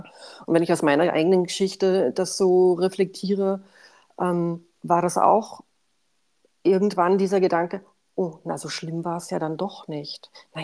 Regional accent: East Germany, Germany; und ich bin in der DDR aufgewachsen

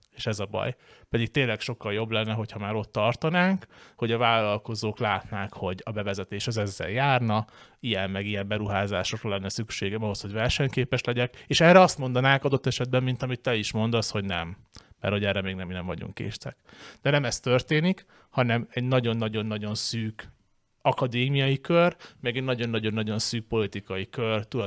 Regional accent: East Germany, Germany; Hungarian is a second language; én kelet-német vagyok, én ezt nem.

